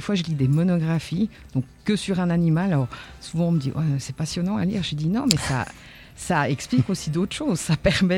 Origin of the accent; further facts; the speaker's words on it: Gland, Vaud, Switzerland; J'ai grandi à Gland en fait.